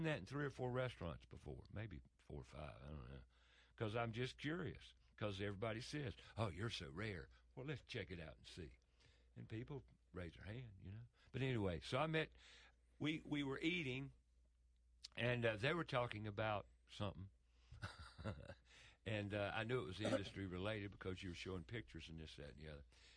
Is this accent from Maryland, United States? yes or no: no; Charlotte, North Carolina, United States; I say, I'm born and raised in Charlotte.